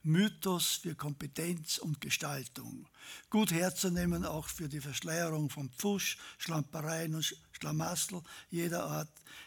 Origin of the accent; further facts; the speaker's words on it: Upper Austria, Austria; accent: Innviertel dialect; weil der Innviertler Dialekt, also ich komme aus dem Innviertel, das einmal früher bayerisch war und das in den 70er Jahren des 18. Jahrhunderts zu Österreich gekommen ist. Das ist ja ein ländlicher Dialekt